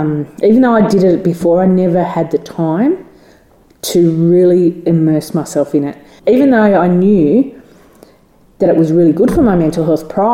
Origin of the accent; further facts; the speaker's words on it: Canamble, New South Wales, Australia; I wasn't born in Canamble, I was born in Sydney, but I was raised from a baby in Canamble.